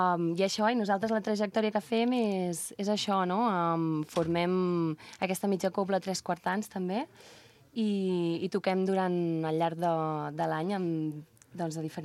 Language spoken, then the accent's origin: Catalan; Vilafranca del Penedès, Catalonia, Spain; I som de Vilafranca